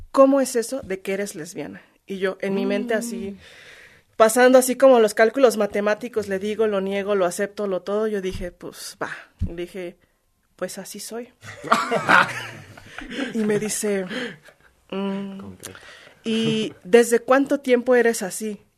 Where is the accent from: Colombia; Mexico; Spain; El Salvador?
Mexico; also born or lived in Turkey; soy mexicana.